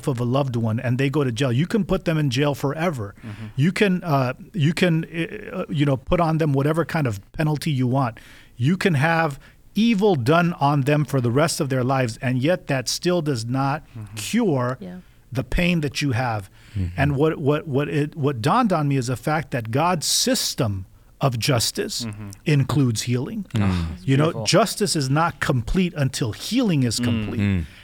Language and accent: English; East Lansing, Michigan, United States; because I'm from East Lansing, Michigan